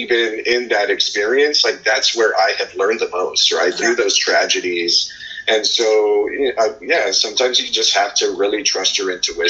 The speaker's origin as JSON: {"language": "English", "region": "Texas", "country": "United States", "tie": "born or raised there", "said": "growing up in South Texas, being around Mexican culture, Mexican-American culture here in the state of Texas"}